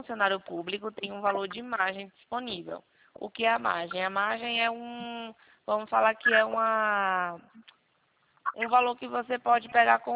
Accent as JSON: {"language": "Portuguese", "town": "Campinas", "region": "São Paulo", "country": "Brazil", "said": "eu estou em Campinas."}